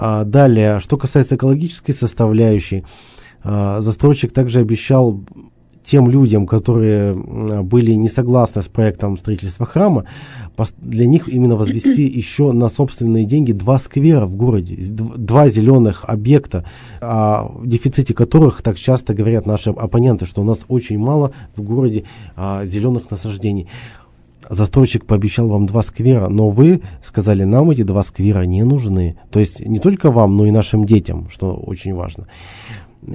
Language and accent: Russian; Yekaterinburg, Sverdlovsk Oblast, Russia; как гость из Екатеринбурга